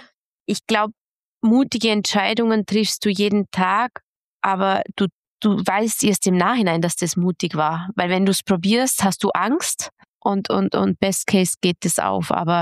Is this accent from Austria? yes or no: yes; Vorarlberg, Austria; now in Vienna, Austria; dass es völlig irre war, nach Wien zu gehen, als Vorarlbergerin vom Bodensee nach Wien